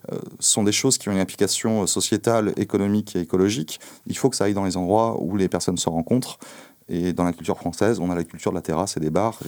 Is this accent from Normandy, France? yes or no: no; Rennes, Brittany, France; En tant que Rennais